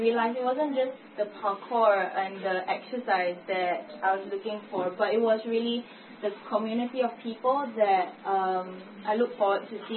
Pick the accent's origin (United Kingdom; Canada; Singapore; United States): Singapore; So I'm from Singapore.